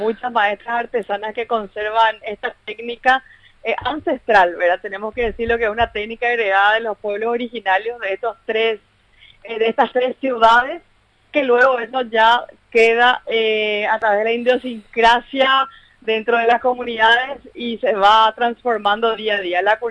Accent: Paraguay; se merecen todo nuestro reconocimiento como pueblo paraguayo

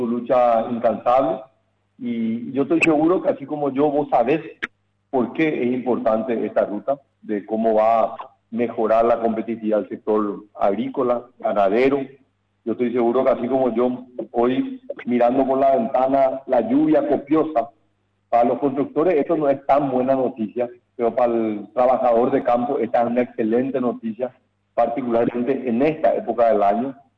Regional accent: Paraguay; Así que yo, como paraguayo, poder validar esto

